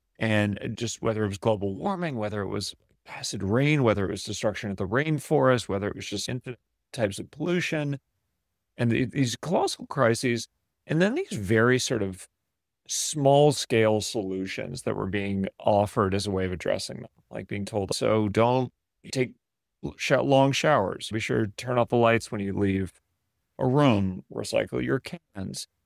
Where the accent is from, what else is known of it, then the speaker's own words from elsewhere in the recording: California, United States; I grew up on the West Coast, and actually in the Bay Area in Marin County. And I grew up in a Marin County liberal household